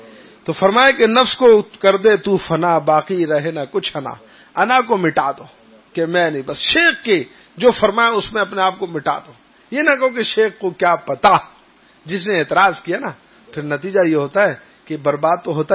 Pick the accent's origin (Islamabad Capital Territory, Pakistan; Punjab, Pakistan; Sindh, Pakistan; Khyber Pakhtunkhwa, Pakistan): Punjab, Pakistan; میں بڑا خاندانی ہوں، اور … میرا بھی پنجاب سے تعلق ہے نا،